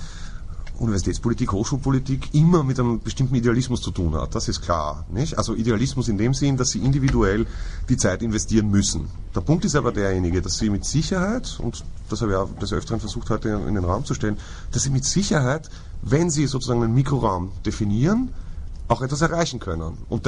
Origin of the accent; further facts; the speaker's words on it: Austria; auf die ich als Österreicher im Übrigen auch vereidigt bin.